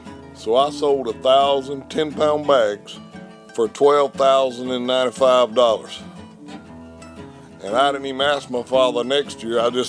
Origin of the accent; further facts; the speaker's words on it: Reedsville, Georgia, United States; I'm from Reedsville, Georgia. You might not can understand me the way I talk, but I got something you need.